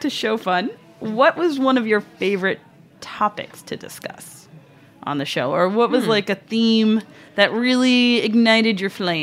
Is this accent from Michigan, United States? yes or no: no; New York City, New York, United States; As a New Yorker, rushing. I would never do that.